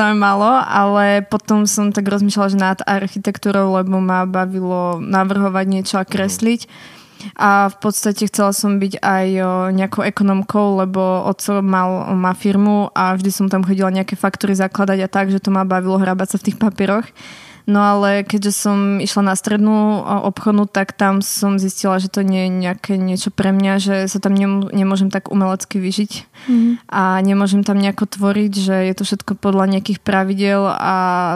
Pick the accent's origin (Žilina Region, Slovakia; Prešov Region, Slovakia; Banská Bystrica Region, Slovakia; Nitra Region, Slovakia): Žilina Region, Slovakia; Bytča; Narodila som sa v Bytši, teda v Žiline, ale v Bytši žijem už od narodenia a to vyrastám, takže v Bytči.